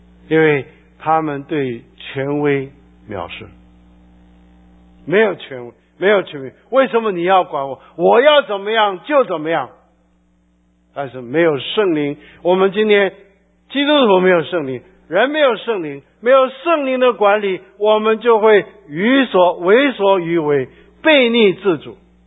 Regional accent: China; 这个是美国社会的问题啊，其实我们中国人也是一样。

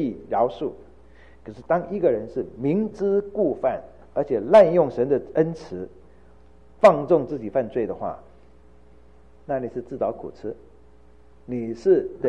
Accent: Fujian, China; now in Taiwan; 我父母是50年前来的，先来后到，我们都是福建人，讲一样的家乡话

